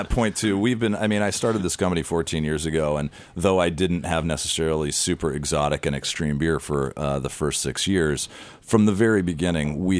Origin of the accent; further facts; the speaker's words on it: California, United States; I'm from Northern California, and went to a handful, good solid lineup of … shows over the years, so that was a very exciting time.